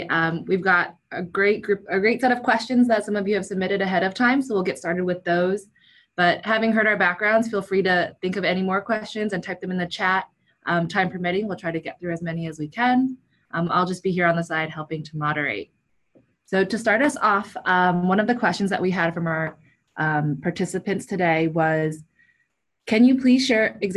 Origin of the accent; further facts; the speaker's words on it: Germantown, Maryland, United States; I'm from Germantown, Maryland, from the East Coast. I went to the University of Maryland.